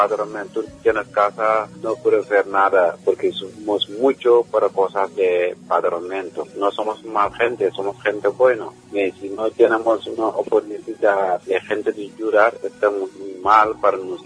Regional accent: Senegal; Spanish is a second language; Somos de gente de Senegal, mucho para cosas de papeles, para cosas de muchas cosas.

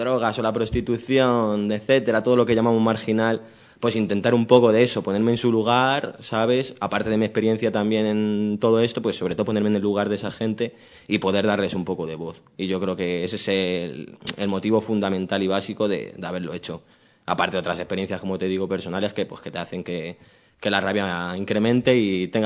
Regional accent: Leganés, Community of Madrid, Spain; soy de La Fortuna, un barrio de aquí de Leganés, un tanto conflictivo y demás

